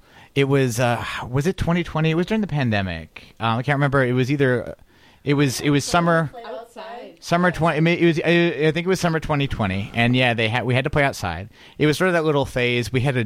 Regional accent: Iowa, United States; I'm from Iowa, this isn't my birth culture

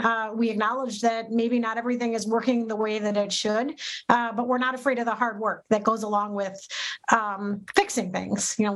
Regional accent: Madison, Wisconsin, United States; And I grew up in Madison.

